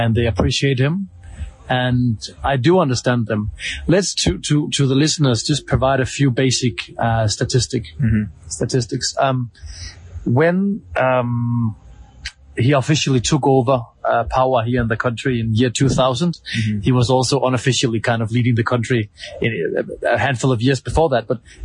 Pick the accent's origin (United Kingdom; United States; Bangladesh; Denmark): Denmark; now in Lusaka, Zambia; I'm from Denmark. I work as an Africa correspondent. I'm a journalist. Mm-hmm. I'm currently based in Zambia, in the beautiful neighboring country to Namibia.